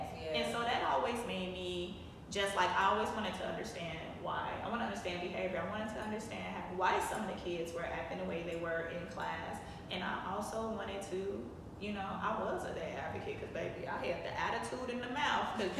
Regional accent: Chicago, Illinois, United States; Yes, well, I'm from Chicago, and I grew up on the East Side

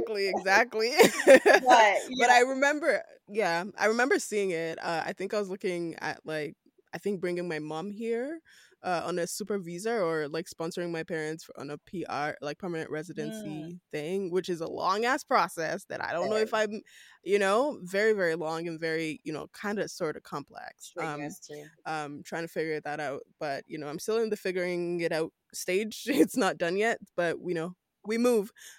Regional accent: Nigeria; I'm from Nigeria

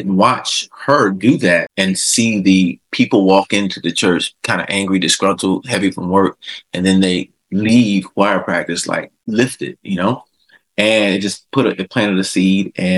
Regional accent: Virginia, United States; I come from I'm from Virginia, so we're deeply rooted in the church with, you know, the Southern Baptist.

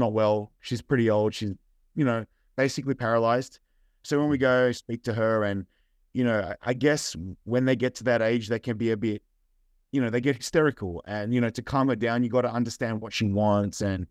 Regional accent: Sydney, New South Wales, Australia; I'm from Sydney, Australia, and I have a Croatian mom

